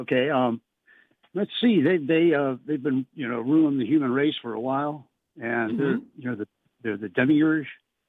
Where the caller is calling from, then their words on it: Lake Ridge, Virginia, United States; from Lake Ridge, Virginia.